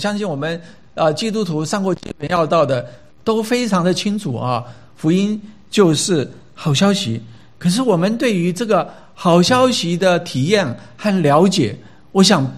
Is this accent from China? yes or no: no; Taiwan; moved away; 我们70年代从台湾来的